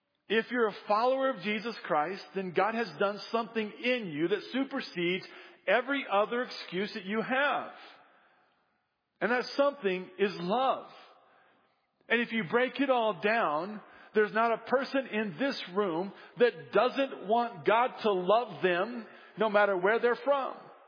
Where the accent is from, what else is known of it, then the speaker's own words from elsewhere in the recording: Illinois, United States; moved away; And I'm not from Chicago. But here's this guy, right, that pretty much hates all things Illinois, which is good since I left Illinois.